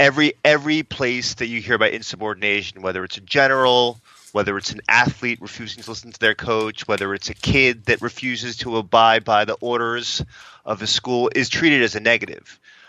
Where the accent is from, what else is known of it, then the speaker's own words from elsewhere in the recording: Uniondale, New York, United States; I grew up in Uniondale, New York, which is pretty much like a 90% or higher predominantly black community.